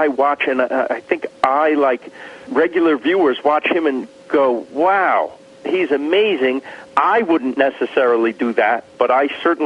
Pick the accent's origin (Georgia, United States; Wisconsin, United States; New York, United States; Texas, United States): New York, United States; I was born and raised in New York